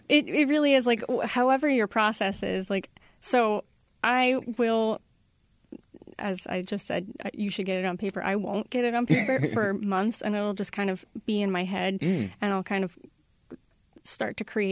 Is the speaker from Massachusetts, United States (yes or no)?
yes; Cape Cod, Massachusetts, United States; So I grew up on Cape Cod, so I made it take place in my hometown.